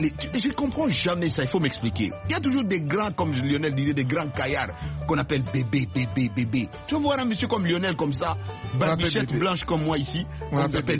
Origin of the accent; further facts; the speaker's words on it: Kasaï, DR Congo; chez moi, au Kassai, on t'appelait